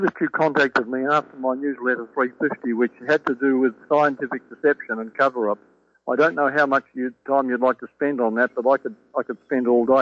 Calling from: New Zealand; Well, as you know, I'm calling from New Zealand

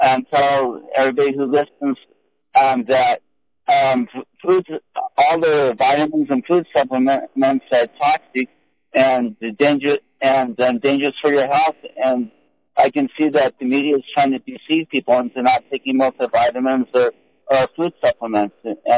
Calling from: Wheat Ridge, Colorado, United States; I'm calling from Meat Ridge, Colorado

